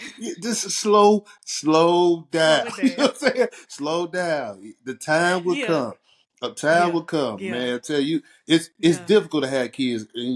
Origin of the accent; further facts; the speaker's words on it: Chicago, Illinois, United States; And we grew up in Chicago. I started out, I was raised and born in Chicago. So we was around family, surrounded by family.